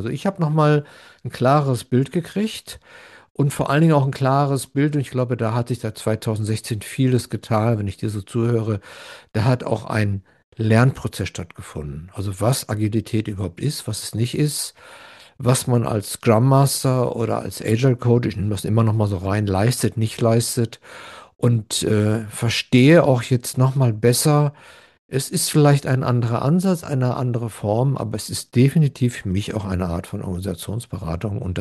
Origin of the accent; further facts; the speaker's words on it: North Rhine-Westphalia, Germany; now in Kassel, Germany; Und ich hier aus Kassel und ja, dann machen wir jetzt Schluss und dann sage ich, wie man, ich bin ja im Ruhrgebiet groß geworden, da sagt man so schön, bis die Tage.